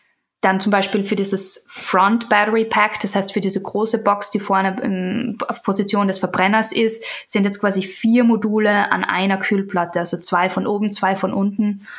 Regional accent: Austria; now in United States; Ich bin ja aus Österreich und da haben wir ja das Pickerl und all diese Themen.

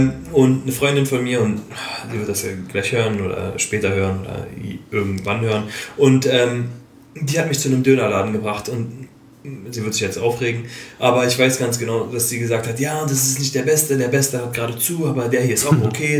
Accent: Berlin, Germany; Aber ich komme auch aus Berlin

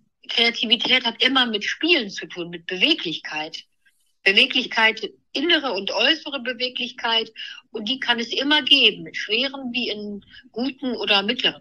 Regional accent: Neuwied, Rhineland-Palatinate, Germany; ich bin im Rheinland in Neuwied aufgewachsen

